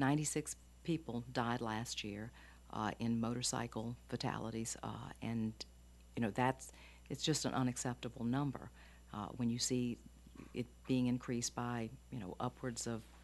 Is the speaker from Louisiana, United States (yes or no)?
yes; Louisiana, United States; Well, I'm originally from Iberville, which is, you